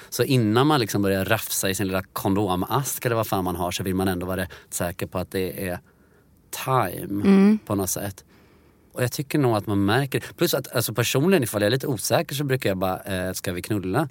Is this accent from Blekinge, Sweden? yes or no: yes; Blekinge, Sweden; also born or lived in Stockholm; Jag är 33. Jag föddes i Stockholm och sen så hade jag 10 år uppväxt i Blekinge.